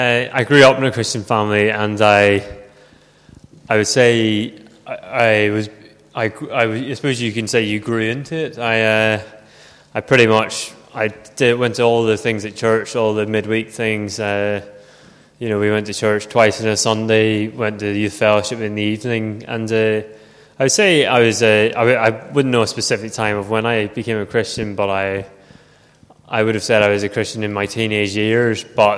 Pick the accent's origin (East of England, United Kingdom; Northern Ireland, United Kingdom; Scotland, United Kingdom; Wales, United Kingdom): Northern Ireland, United Kingdom; moved away as an adult; So I grew up in Northern Ireland. I came over to university at Oxford Brookes